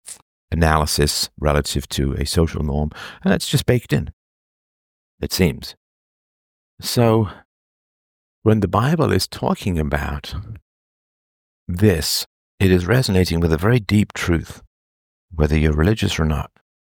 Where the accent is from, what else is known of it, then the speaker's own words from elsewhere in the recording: England, United Kingdom; certainly in the culture that I grew up in England